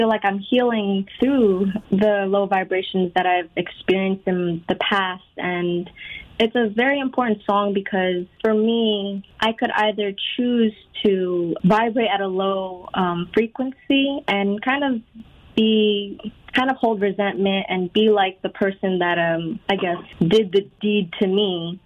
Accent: Spring Valley, New York, United States; I grew up in Spring Valley, New York, my whole life. So I grew up listening to a lot of R&B and hip-hop, so it's very different.

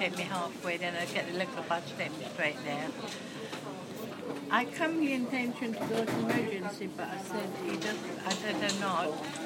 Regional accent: Jamaica; born there; Yeah, I'm born in Jamaica.

